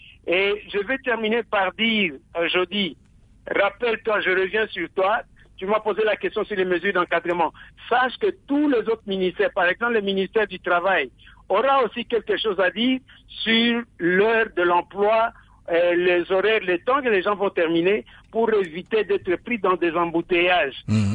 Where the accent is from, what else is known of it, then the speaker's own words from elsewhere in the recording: Kwilu, DR Congo; chez nous, dans le Kwilu, la division provinciale et le gouverneur avaient arrangé notre système de combat en zone opérationnelle